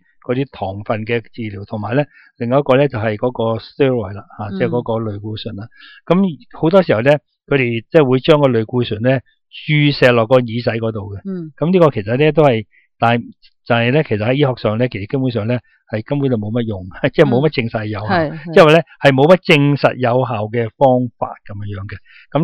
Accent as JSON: {"language": "Cantonese", "country": "China", "said": "即是我们中国人呢就对同佢疗法的认识是很少"}